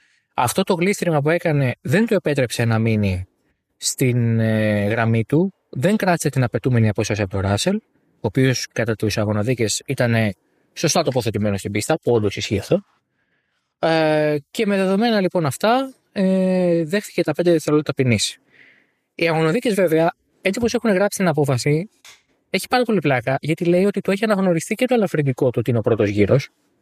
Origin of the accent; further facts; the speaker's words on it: Greece; accent: Greek; Λοιπόν, εδώ εγώ που μένω εγώ, κέντρο Αθήνας, που έχω ακούσει όλες τις φυλές του Ισραήλ να μιλάνε, δεν παίρνω προφορά. Κρατάω την ελληνική, ελληνικότατη προφορά.